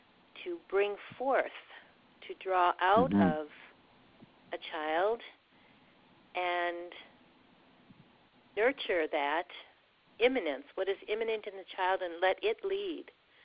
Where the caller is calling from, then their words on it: Wisconsin, United States; Hi, I'm calling from Wisconsin.